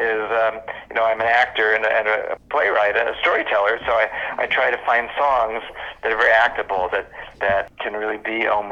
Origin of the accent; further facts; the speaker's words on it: New York City, New York, United States; it was all about my childhood and adolescence growing up in New York City.